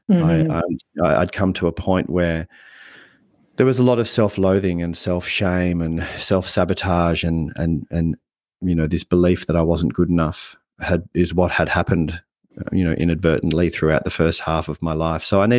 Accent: Australia; also born or lived in Netherlands; I was born in Holland, but grew up in Australia and grew up in, you know, a pretty average middle-class suburban kind of upbringing.

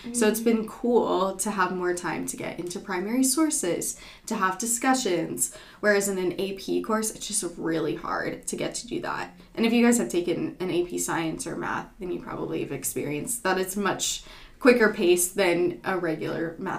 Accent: Atlanta, Georgia, United States; also born or lived in New York; Well, I was born in New York, but have lived in Atlanta most of my life, so I was raised here

